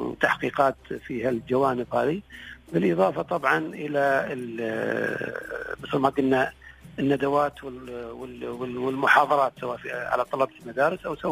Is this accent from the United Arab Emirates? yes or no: yes; United Arab Emirates